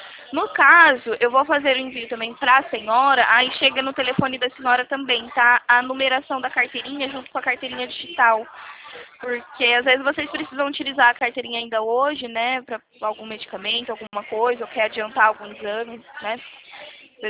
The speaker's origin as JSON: {"language": "Portuguese", "town": "São José do Rio Preto", "region": "São Paulo", "country": "Brazil", "said": "Eu sou de Rio Preto."}